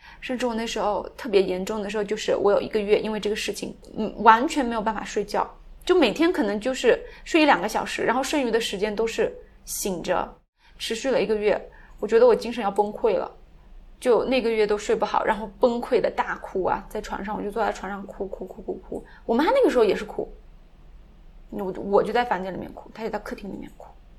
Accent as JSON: {"language": "Chinese", "town": "Kunming", "region": "Yunnan", "country": "China", "tie": "born or raised there", "said": "我也挺喜欢昆明的，就我的家乡的，也就顺理成章的就回来了。"}